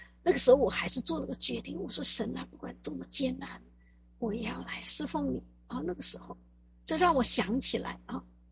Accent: China; now in Vancouver, Canada; 因为我觉得我们从中国来到温哥华

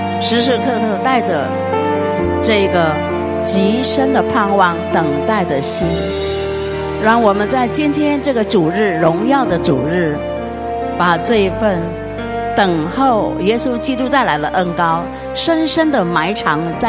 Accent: China; 他真爱我们，爱我们加恩教会的，爱我们中国人

